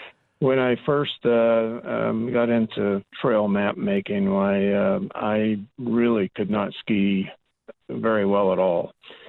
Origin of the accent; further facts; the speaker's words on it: Colorado, United States; I grew up in Colorado, so I've done a lot of hiking as a kid and hunting in the mountains